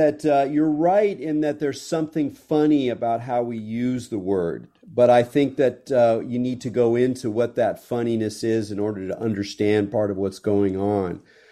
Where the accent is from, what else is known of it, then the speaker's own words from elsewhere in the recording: California, United States; I write about California weirdness partly because I'm a Californian.